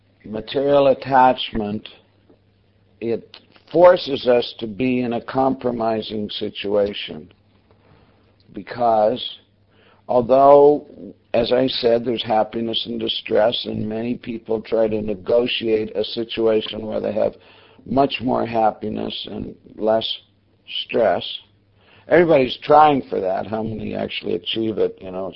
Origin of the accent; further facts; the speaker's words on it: Canada; Yeah, actually, I'm Canadian, so I'm from the colonies.